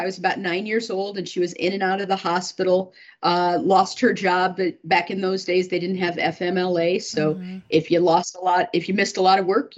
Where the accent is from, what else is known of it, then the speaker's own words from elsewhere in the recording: Sioux Falls, South Dakota, United States; I grew up in Sioux Falls, South Dakota, in the Corps there.